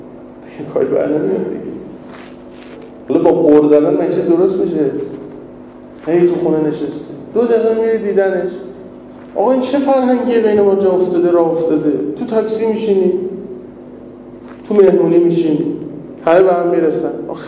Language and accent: Persian; Tehran, Tehran Province, Iran; ما خودم تهرانیم، طلبه تهرانیم، متولد تهرانیم، بچه تهرانیم